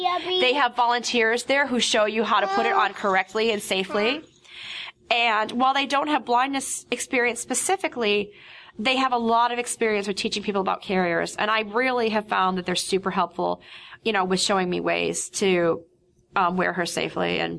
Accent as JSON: {"language": "English", "town": "Tempe", "region": "Arizona", "country": "United States", "said": "So we are from Tempe, Arizona"}